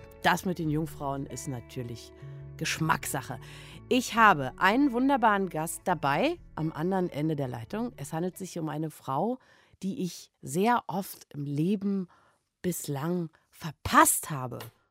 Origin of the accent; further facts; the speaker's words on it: Berlin, Germany; Wir sind beide im Osten geboren. Unsere Mütter waren am Theater, also ein DDR-Künstlerhaushalt war unser Nest. Wir sind dann nach Berlin-Marzahn gezogen